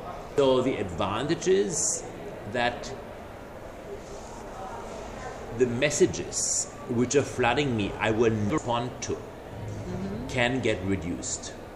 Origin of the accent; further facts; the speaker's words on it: California, United States; I come from California and I don't have enough warm clothes.